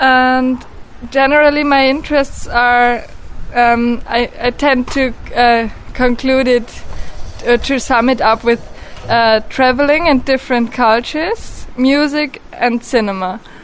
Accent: Austria; English is a second language; I come from Austria and I'm 20 years old.

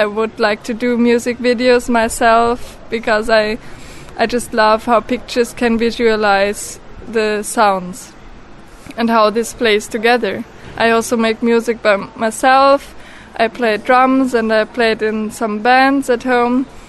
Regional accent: Austria; English is a second language; I come from Austria and I'm 20 years old.

